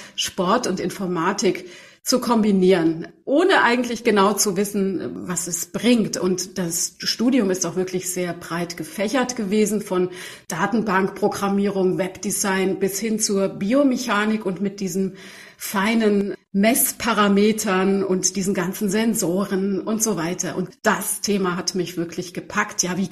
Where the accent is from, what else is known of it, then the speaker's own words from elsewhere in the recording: Hesse, Germany; born there; 47 Jahre. Also ich mache mein Leben lang eigentlich schon Sport und das Ganze natürlich geboren im Taunus in einer wunderbaren Umgebung.